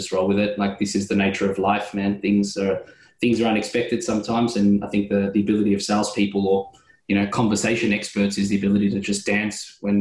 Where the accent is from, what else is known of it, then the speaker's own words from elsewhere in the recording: Australia; accent: Australian; I'm all the way down here in Australia. You can probably tell by my accent.